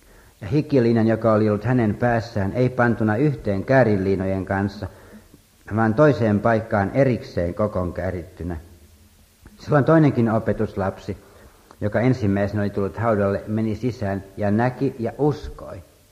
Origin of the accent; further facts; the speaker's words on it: Kerava, Uusimaa, Finland; mä näin siellä mun kotipaikkakunnallani Keravalla